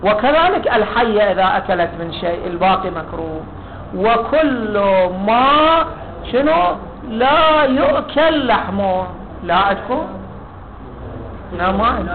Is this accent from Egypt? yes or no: no; Iraq; الشيوعية الآن اللي عندنا بالعراق هذول شيوعيون في السياسة